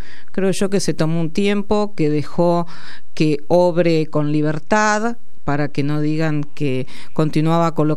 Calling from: Villa Crespo, Buenos Aires, Argentina; Soy de Villa Crespo

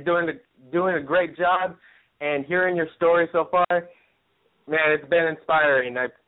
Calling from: California, United States; California.

